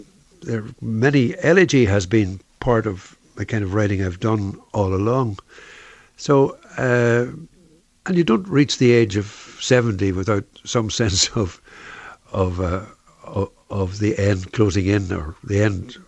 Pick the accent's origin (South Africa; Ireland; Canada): Ireland; There are poems about my inheritance as an Irish writer.